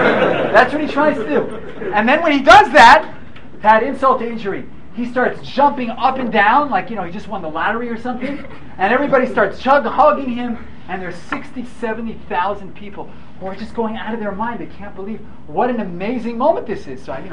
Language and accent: English; Manhattan, New York, United States; So I'm from Manhattan, and when I go shopping, I go to this store called Fairway.